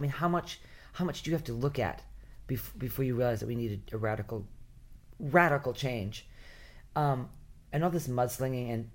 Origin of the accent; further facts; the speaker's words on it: Cranston, Rhode Island, United States; From Cranston, Rhode Island.